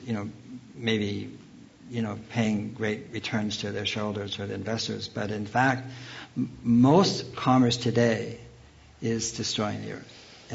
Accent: Berkeley, California, United States; I grew up in Berkeley, the only one of two communist towns in the United States at that time.

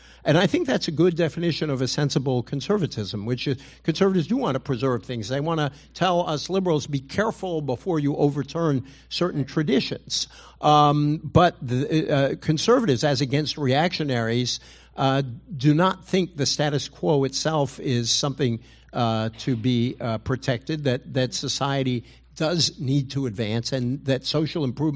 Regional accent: Massachusetts, United States; I'm from Massachusetts, where people pick certain cemeteries

